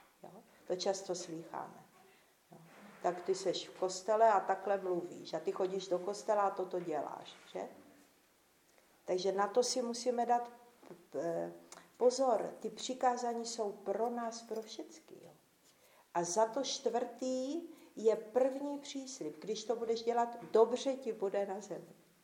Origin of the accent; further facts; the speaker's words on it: Moravia, Czechia; pocházím tady z Moravy